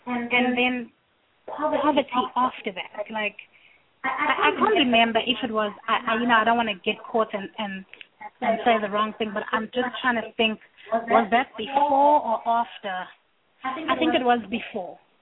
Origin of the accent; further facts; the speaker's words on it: South Africa; moved away as an adult; I am from South Africa, born and raised, lived there until my early 20s. Yes, I am older than 20.